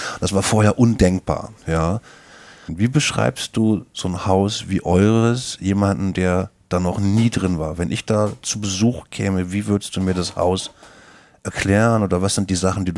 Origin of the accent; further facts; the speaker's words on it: Rostock, Mecklenburg-Vorpommern, Germany; Ich komme aus Rostock.